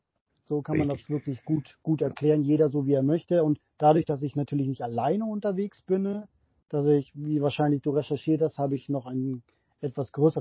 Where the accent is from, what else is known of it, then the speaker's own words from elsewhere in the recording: Winterberg, North Rhine-Westphalia, Germany; moved away; wo ich herkomme, die Wurzeln sind aus Winterberg. Und das war bis 97 mein Zuhause.